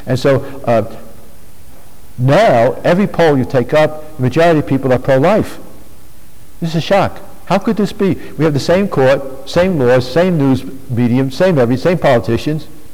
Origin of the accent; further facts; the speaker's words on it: Brooklyn, New York, United States; I come from Brooklyn. In Brooklyn, for every 100 black babies conceived in the womb, 70 are aborted.